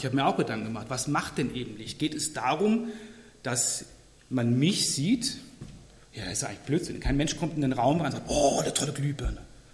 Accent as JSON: {"language": "German", "town": "Burg", "country": "Germany", "said": "Ich bin aus Burg, 46 Jahre alt"}